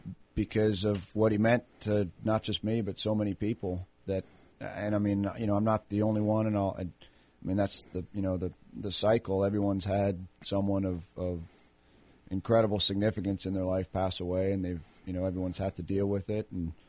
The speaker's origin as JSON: {"language": "English", "region": "Quebec", "country": "Canada", "said": "So I'm from Canada, a small town outside of Montreal."}